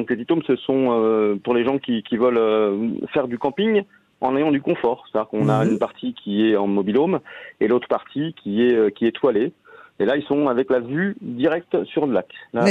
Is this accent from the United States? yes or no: no; Provence-Alpes-Côte d'Azur, France; Nous, on est de la Côte d'Azur, donc vous voyez, ça nous change complètement.